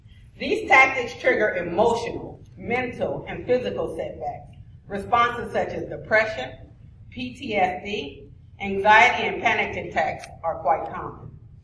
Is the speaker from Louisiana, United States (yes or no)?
no; Oakland, California, United States; I'm a single mother, an entrepreneur, a longtime taxpayer and voter, and I was born and raised in Oakland.